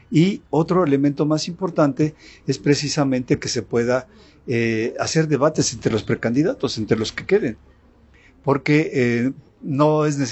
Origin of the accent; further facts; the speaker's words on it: Pachuca, Hidalgo, Mexico; soy pachuqueño, soy de Pachuca, conozco Pachuca.